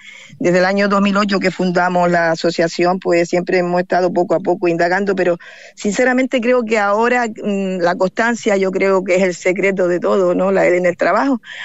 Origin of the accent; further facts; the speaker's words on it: Tuineje, Canary Islands, Spain; Yo me crié en Tuineje como pueblo, y allí antiguamente pues no había luz eléctrica, la luz llegó muy tarde